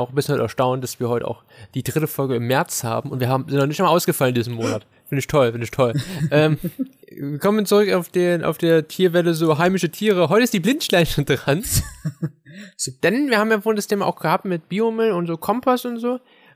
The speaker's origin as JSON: {"language": "German", "region": "East Germany", "country": "Germany", "said": "weil wir kommen aus dem Osten, wir nennen das jetzt wieder auch Eierkuchen."}